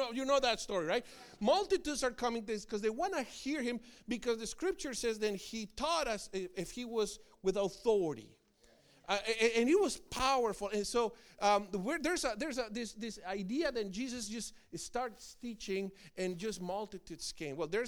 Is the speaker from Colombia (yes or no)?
yes; Colombia; because I'm originally from Colombia. My wife is also from Colombia. So we spoke both English and Spanish at home, most Spanish.